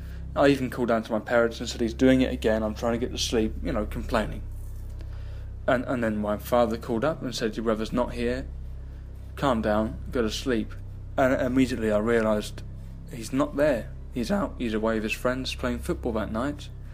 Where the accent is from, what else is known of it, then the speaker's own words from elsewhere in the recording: England, United Kingdom; I'm from England. I'm 23 years old